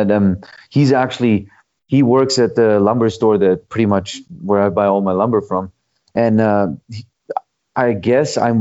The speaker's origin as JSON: {"language": "English", "country": "Canada", "said": "because I live in Canada or because I'm Canadian."}